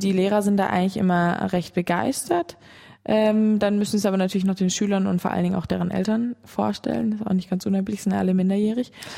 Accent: South Germany, Germany; Also ich komme aus Süddeutschland

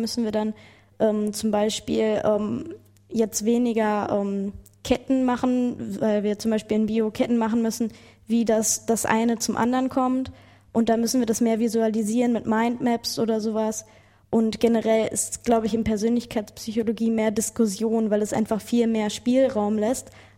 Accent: Hagen, North Rhine-Westphalia, Germany; Ich komme aus Hagen.

